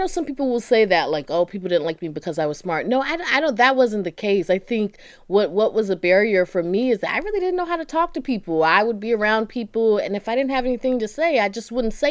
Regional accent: Durham, North Carolina, United States; I'm from Durham, North Carolina.

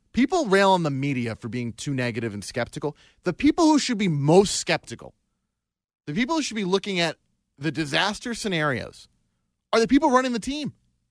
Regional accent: New York, United States; As a New Yorker, we don't appreciate that kind of thing.

